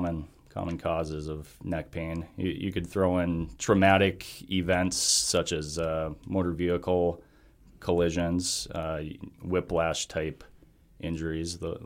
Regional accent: Thompson, North Dakota, United States; I'm originally from Thompson.

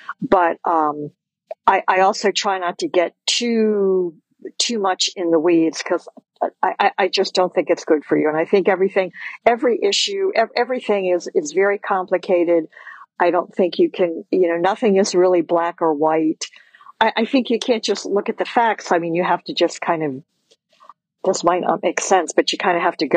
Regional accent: Maryland, United States; moved away as an adult; now in Florida, United States; I'm speaking to you from Florida, and I've lived here for 4 years. I'm originally from Maryland. We moved here when we retired.

